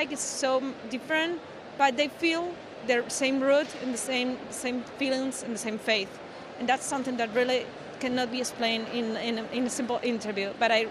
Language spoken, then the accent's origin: English; Valladolid, Castile and León, Spain; Well, I'm from another city. I'm from Valladolid, which is a smaller city, northern Madrid.